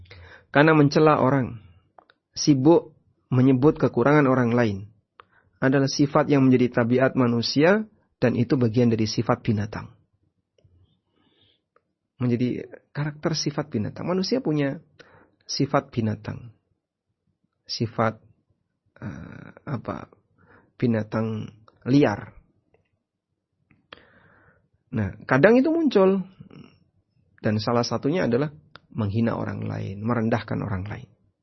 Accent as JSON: {"language": "Indonesian", "town": "Yogyakarta", "region": "Special Region of Yogyakarta", "country": "Indonesia", "said": "Mas, kamu dari mana? Ya, saya sampaikan, saya dari Jogja."}